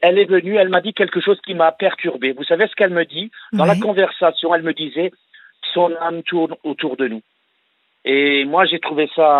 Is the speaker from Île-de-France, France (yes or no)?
no; Strasbourg, Grand Est, France; je peux vous dire d'où je suis de Strasbourg.